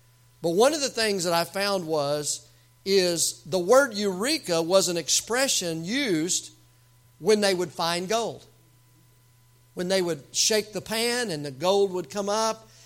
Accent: the South, United States; accent: southern; Motto, in my southern accent, I'd say motto.

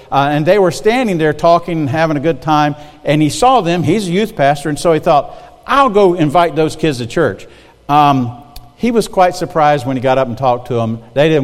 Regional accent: Marion, South Carolina, United States; I was born and raised in Marion, South Carolina, which is between Florence and Myrtle Beach. Later moved to Florence and graduated from the West Florence High School, home of the West Florence Fighting Knights.

